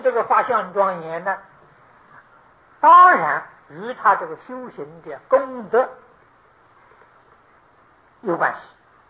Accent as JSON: {"language": "Chinese", "country": "China", "said": "我们是现代人，又不是古人，我是中国人，又不是印度人"}